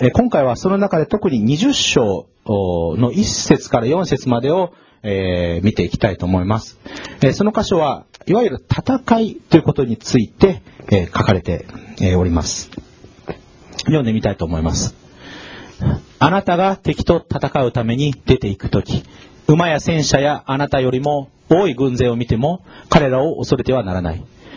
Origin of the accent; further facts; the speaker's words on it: Kagawa, Japan; 年齢は37歳でございます。で出身は香川県の出身でして、一昨年の夏にですね、神様から牧師になるようにと署名を受けて、こちらに来ました。